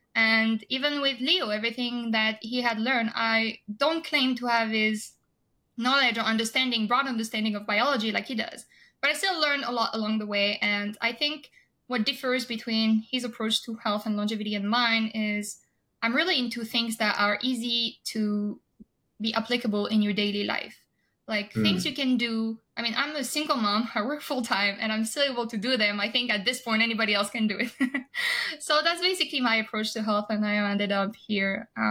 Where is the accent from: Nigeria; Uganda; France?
France; English is a second language; now in United States; I'm originally from France. My background is in finance, and I came to this country. I'm located in the US by myself with one luggage